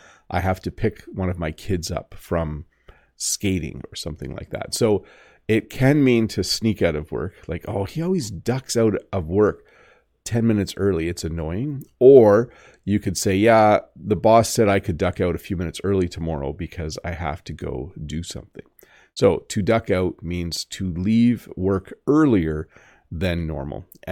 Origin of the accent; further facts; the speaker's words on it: Canada; As a Canadian, I'm pretty good at walking on snow and ice.